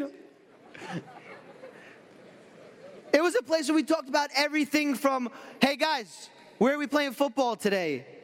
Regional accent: New York, United States; If you're anything like me, I'm from New York.

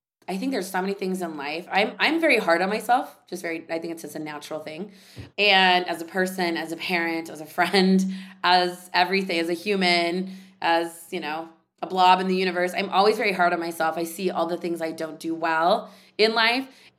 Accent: San Jose, California, United States; I grew up in San Jose, California.

